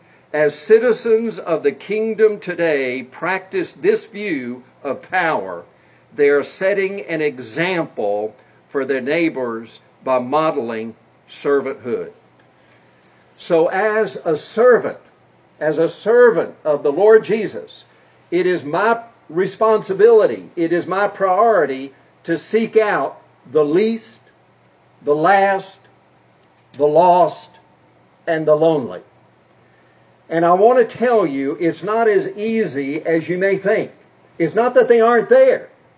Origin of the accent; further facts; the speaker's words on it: South Korea; And growing up in Korea in the 1950s, I thought everybody experienced robberies at least once a week.